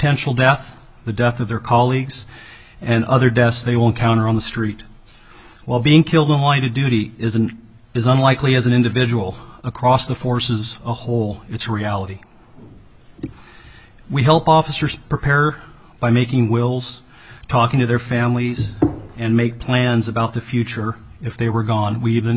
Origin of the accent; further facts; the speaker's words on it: Anchorage, Alaska, United States; I grew up in Anchorage, and it has been my honor to serve my country and my community.